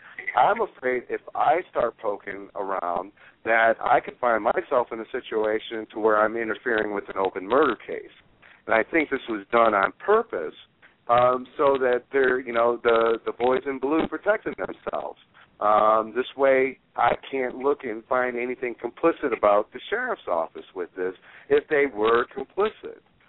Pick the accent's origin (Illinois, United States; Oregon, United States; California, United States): Illinois, United States; keeping pressure on McHenry County. I'm very familiar with my hometown. I know how McHenry works